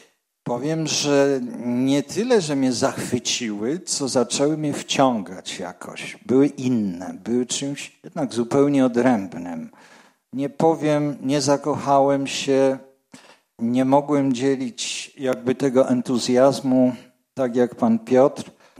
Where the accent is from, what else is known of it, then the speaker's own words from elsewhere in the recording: Kościan, Greater Poland Voivodeship, Poland; bo ja z Wielkopolski, z Kościana